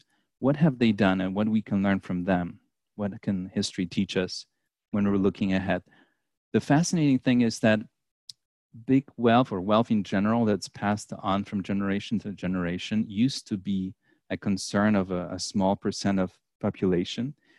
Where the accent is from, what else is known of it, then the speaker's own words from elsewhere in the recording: Poland; born there; English is a second language; I was born in Poland in the 1980s under communism